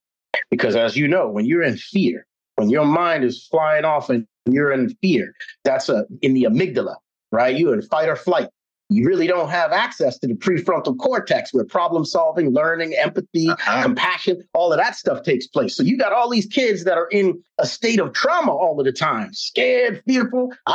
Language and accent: English; New York City, New York, United States; born there; now in South Florida, United States; we moved down from New York City. I was born in Harlem, and it was rough back in the day. It ain't the Harlem of today.